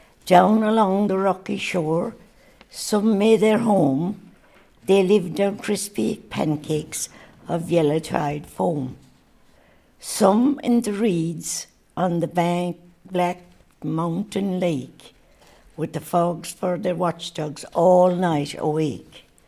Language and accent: English; Gortaclay, County Kerry, Ireland; I come from Gortaclay. Mm-hmm. That's near Tralee, 7 miles from Tralee.